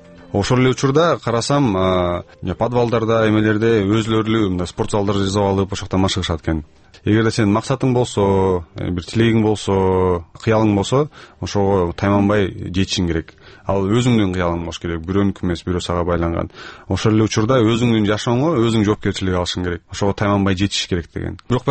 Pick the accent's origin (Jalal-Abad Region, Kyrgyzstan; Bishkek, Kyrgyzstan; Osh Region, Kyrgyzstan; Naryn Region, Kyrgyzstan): Naryn Region, Kyrgyzstan; Naryn; Балалыгым Нарында өткөн, мектепти Нарында бүткөм 2002 жылы. Үч тил билем, так турецкий тилин окуй баштадым, түркчө.